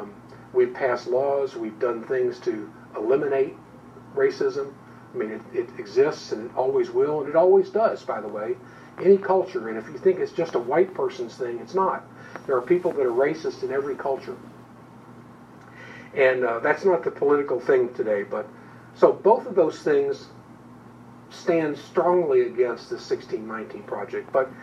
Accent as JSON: {"language": "English", "region": "Southern United States", "country": "United States", "said": "as a Southerner, we may call it the War of Northern Aggression"}